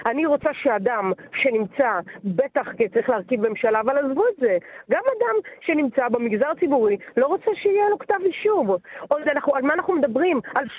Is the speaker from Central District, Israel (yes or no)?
yes; Netanya, Central District, Israel; גדלתי בנתניה, אוקיי? בשנות ה-80 וה-90. זה היה נורא.